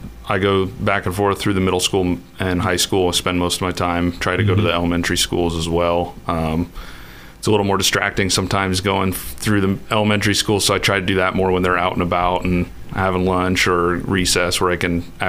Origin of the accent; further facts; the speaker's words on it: Boone, North Carolina, United States; growing up in Boone and going to the schools in Boone